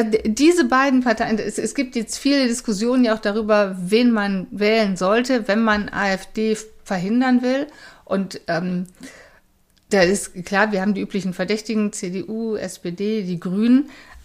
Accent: Geldern, North Rhine-Westphalia, Germany; moved away; Ich hatte in dem Wahlbüro meiner Heimatstadt angerufen. Also man muss immer da, wenn man ausgewandert ist, da wählen und da die Unterlagen beantragen, wo man als letztes gemeldet war. Und das ist die Stadt Geldern

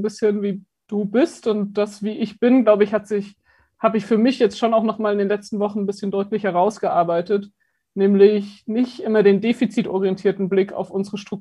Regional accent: Regensburg, Bavaria, Germany; Ich komme aus Regensburg.

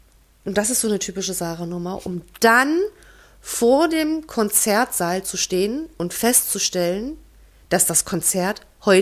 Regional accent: Saxony, Germany; moved away; Also zusammenfassend, ich bin von Sachsen nach Sachsen-Anhalt gezogen

